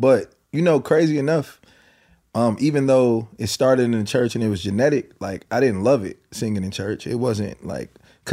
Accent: Los Angeles, California, United States; Yeah, yeah. Born and raised in Jordan Downs.

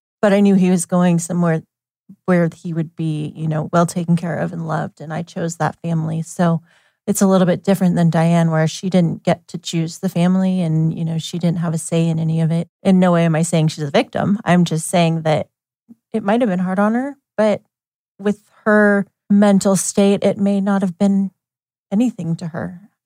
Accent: Eugene, Oregon, United States; born there; I was born in Eugene.

